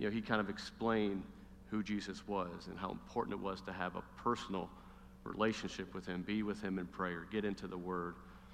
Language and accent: English; LaPorte, Indiana, United States; I grew up in LaPorte, Indiana, about an hour away. I was a LaPorte slicer.